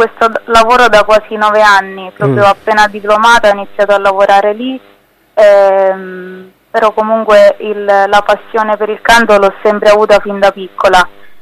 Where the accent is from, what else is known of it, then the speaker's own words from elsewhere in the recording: Trapani, Sicily, Italy; accent: Sicilian; Io sono di Trapani, Sicilia.